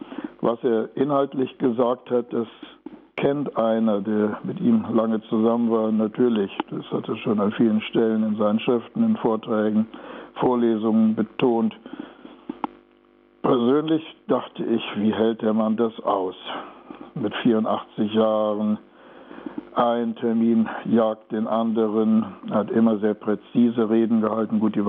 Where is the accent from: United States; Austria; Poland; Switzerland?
Poland; Upper Silesia; now in Germany; Ich bin ja Heimatvertriebener aus Oberschlesien. Ich sage immer, die Kirche ist meine Heimat, die große Kirche überall auf der Welt, an allen Orten, zu allen Zeiten.